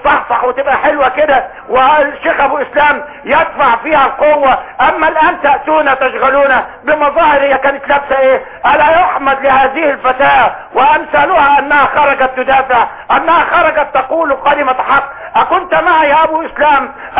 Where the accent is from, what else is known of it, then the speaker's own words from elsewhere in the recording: Mansoura, Dakahlia, Egypt; ونحن من المنصوره